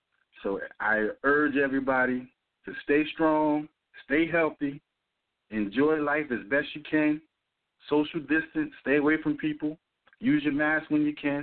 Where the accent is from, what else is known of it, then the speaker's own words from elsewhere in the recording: New Jersey, United States; So I'm from New Jersey.